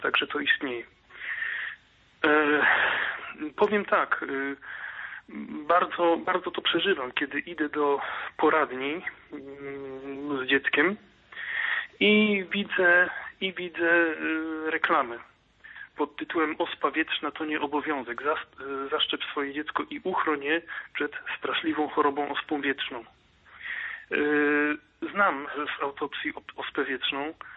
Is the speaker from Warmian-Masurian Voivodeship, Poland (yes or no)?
no; Kuyavian-Pomeranian Voivodeship, Poland; Ja jestem lekarzem z Kujawsko-Pomorskiego.